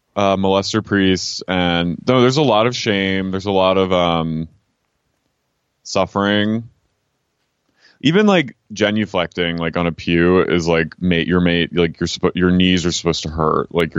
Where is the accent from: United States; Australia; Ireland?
Ireland; I mean, I think I'm Irish